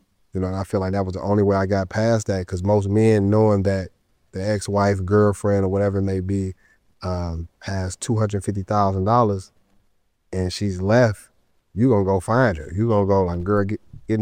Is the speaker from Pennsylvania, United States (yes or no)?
no; Detroit, Michigan, United States; No, I grew up in a project. So, it was very rough, Section 8, or they call it Section 8 now.